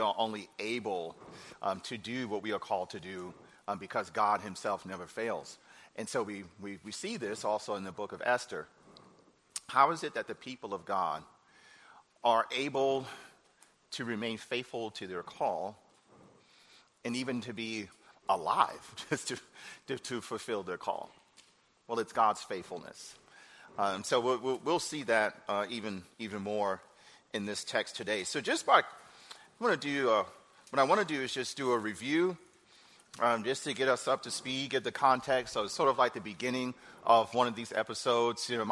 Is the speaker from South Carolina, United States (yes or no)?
no; New York City, New York, United States; also born or lived in Charlotte; now in Duluth, United States; My family and I hail originally from New York City, but then we are by way of Charlotte, North Carolina. So we moved here this summer from the Queen City, just a few hours from here. And we currently live in Duluth